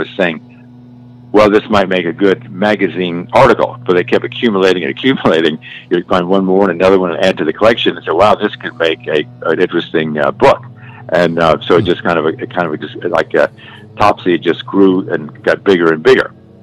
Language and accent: English; Texas, United States; And I'm from Texas. In both cases, we had a Texas president. Okay, and again, yes. I'm from Texas, yes.